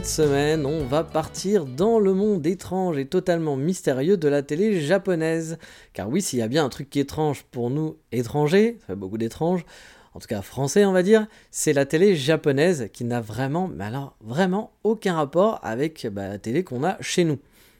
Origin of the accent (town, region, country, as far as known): France